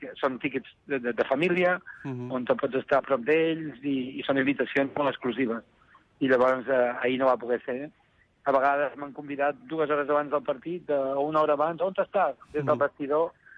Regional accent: Vilafranca del Penedès, Catalonia, Spain; Som de Vilafranca, del Penedès

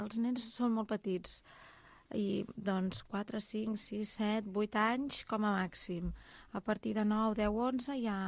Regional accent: Sabadell, Catalonia, Spain; Nosaltres som de Sabadell, tots dos

